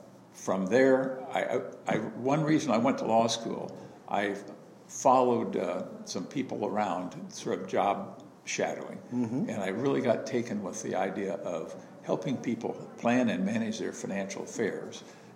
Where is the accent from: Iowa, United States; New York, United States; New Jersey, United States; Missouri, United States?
Iowa, United States; Des Moines; I was born in Des Moines, lived in Polk County all my life till I went to school at Simpson College